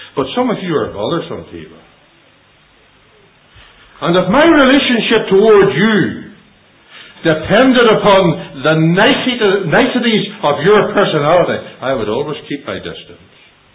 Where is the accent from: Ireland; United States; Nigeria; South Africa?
Ireland; And being Irish people, it's not easy getting on with each other.